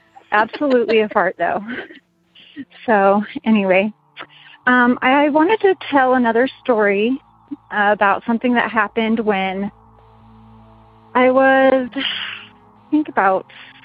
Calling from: Las Vegas, Nevada, United States; I'm calling in from Las Vegas, Nevada.

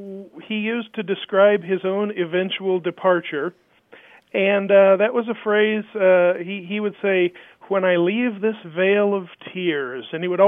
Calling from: Indianapolis, Indiana, United States; I'm calling from Indianapolis.

